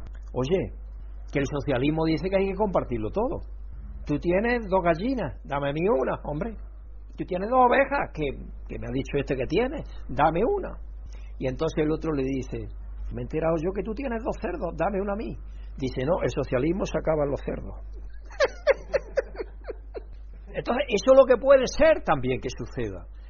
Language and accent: Spanish; Chile; desde que yo vine de Chile